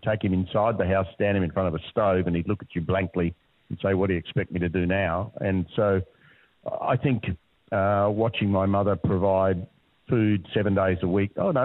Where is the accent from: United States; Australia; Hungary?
Australia; Adelaide, South Australia; I'm from Adelaide. But really, I've managed to work full-time in South Australia, Victoria and New South Wales. And I've enjoyed living in all of those cities.